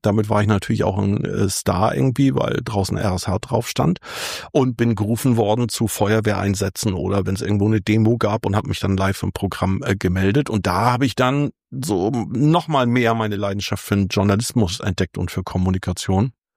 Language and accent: German; Fehmarn, Schleswig-Holstein, Germany; Ich bin auf Fehmarn geboren, bin Insulaner und zwar gebürtiger.